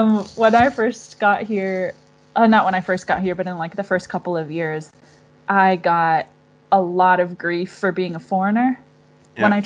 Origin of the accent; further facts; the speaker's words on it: California, United States; moved away; Well, I guess it depends where you come from, too, because I'm from California, which is quite progressive.